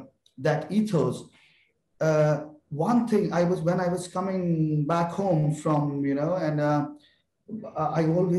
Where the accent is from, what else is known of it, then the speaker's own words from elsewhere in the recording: Delhi, India; And in India, when I was growing in India, in that competitive, you kno